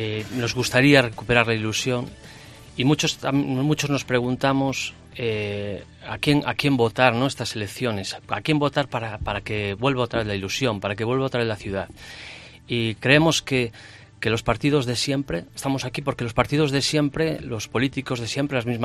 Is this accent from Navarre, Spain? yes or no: no; Ferrol, Galicia, Spain; nací en Ferrol, me crié en Ferrol, conozco estas calles a la perfección.